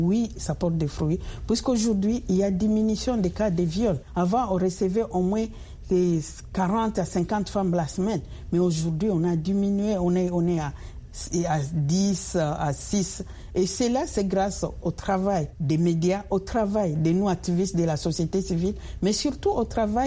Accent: DR Congo; nous, en tant que Congolais

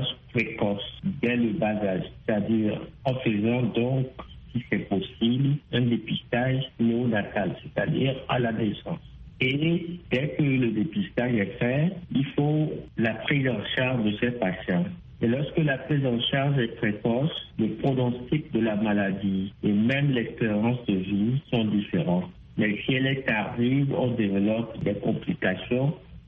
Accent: Togo; Chez nous, au Togo, nous sommes autour de 16% de prévalence du trait AS.

